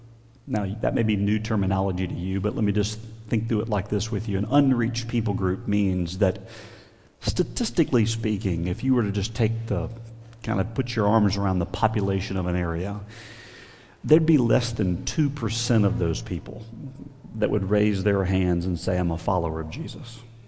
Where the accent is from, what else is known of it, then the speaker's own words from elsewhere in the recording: Coats, North Carolina, United States; We are from Raleigh, North Carolina. That's about 700 miles down I-95 south. So Coates, North Carolina, just south of Raleigh, Raleigh-Durham area.